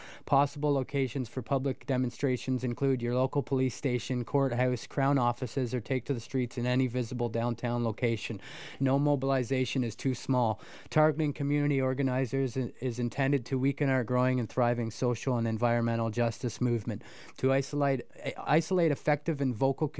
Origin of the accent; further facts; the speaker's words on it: Canada; as a Canadian, I feel a little torn about it